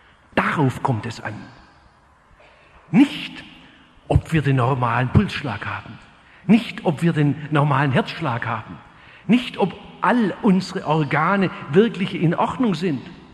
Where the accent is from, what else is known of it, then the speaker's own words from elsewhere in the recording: Stuttgart, Baden-Württemberg, Germany; Ich sagte, ich komme aus Stuttgart.